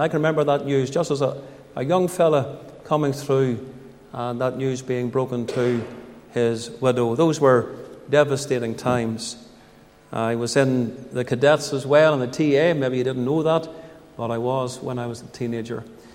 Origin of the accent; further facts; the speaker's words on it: Newry, Northern Ireland, United Kingdom; I grew up in the Troubles. We lived outside the town of Newry.